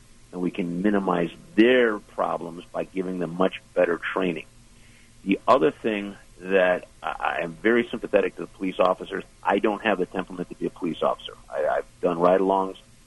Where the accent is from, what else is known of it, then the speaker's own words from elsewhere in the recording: Las Vegas, Nevada, United States; I grew up in Las Vegas, but I was trained in the law in Baltimore.